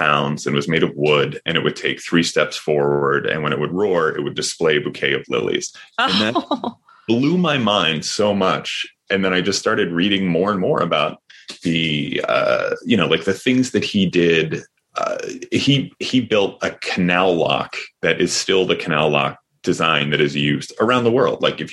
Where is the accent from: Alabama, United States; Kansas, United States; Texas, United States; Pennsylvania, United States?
Pennsylvania, United States; Upper Darby; So I grew up outside Philadelphia, and Philadelphia is ostensibly one of those kind of coastal cities, but we grew up in this one section called Upper Darby, and Upper Darby and Delaware County, Pennsylvania are kind of like the Rust Belt section